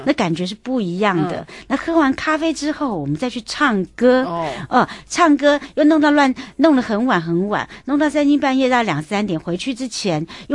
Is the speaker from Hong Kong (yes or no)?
no; Taiwan; 我们台湾人都会觉得说啊，那我们顺便在这里喝酒吧。